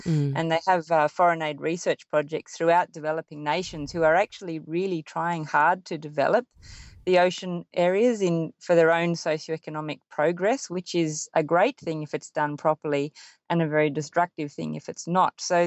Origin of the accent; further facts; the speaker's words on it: Sydney, New South Wales, Australia; growing up in Sydney and living by the sea